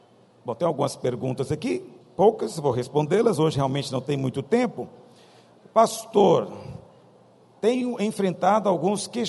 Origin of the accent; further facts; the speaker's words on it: Goiás, Brazil; nós, aqui em Goiás, fazemos. Nós somos goianos, eu sei, tem mentalidade de goiano ainda, tradicional